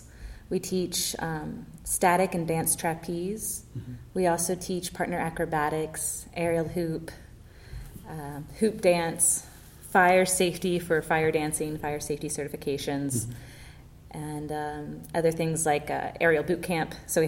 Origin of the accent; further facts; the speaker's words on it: Raleigh, North Carolina, United States; also born or lived in West Palm Beach; My family is originally from Southern Florida, West mm-hmm. Palm Beach, and we moved here to Raleigh when I was a little kid.